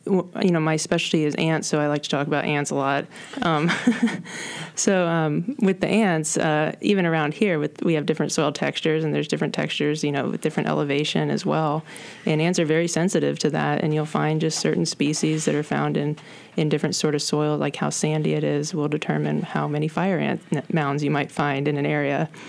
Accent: Ohio, United States; I'm actually originally from Ohio, and in Ohio we have different zones that were glaciated and not glaciated.

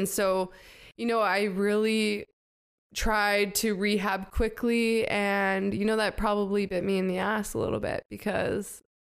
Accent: Kelowna, British Columbia, Canada; So I grew up in Kelowna, and I was a dual sport athlete.

